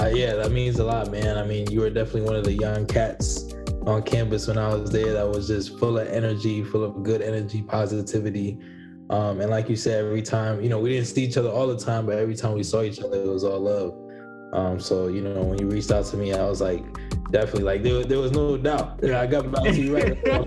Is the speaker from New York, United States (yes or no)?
yes; New York, United States; I grew up on Long Island. And the neighborhood I grew up in was predominantly like white and Hispanic.